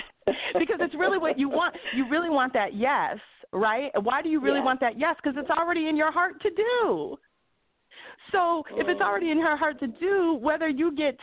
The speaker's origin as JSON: {"language": "English", "town": "Chicago", "region": "Illinois", "country": "United States", "also_born_or_lived": "Los Angeles / Phoenix / London", "lives_now": "Dallas, United States", "said": "If I'm from Chicago and I've lived in LA and I've lived in Phoenix and I've lived in London, I've lived in all these other cities. Now I'm living in Dallas."}